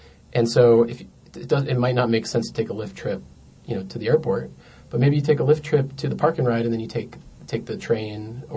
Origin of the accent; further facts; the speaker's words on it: Boulder, Colorado, United States; I'm from Boulder